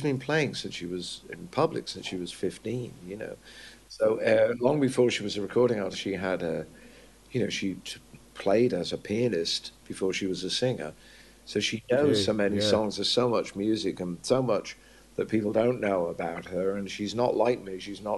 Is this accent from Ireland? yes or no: no; England, United Kingdom; when I was growing up in England